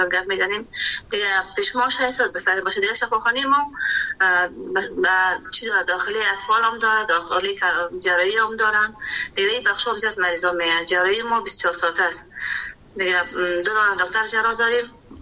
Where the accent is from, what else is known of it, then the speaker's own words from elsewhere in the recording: Kabul, Afghanistan; born there; ما در شهر کابل به دنیا آمدیم در سال 1357 58 به دنیا آمدیم در منطقه باغ رئیس کابل.